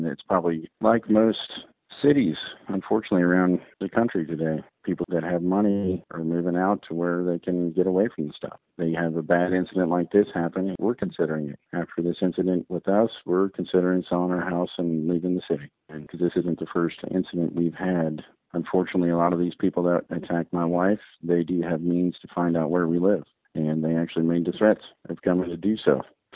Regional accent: Kansas City, Kansas, United States; I was born and raised in Kansas City.

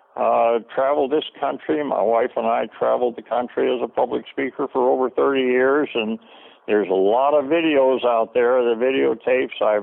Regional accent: Montana, United States; I'm just a high school graduate out of a high school in Montana. Montana is my favorite state, my home state.

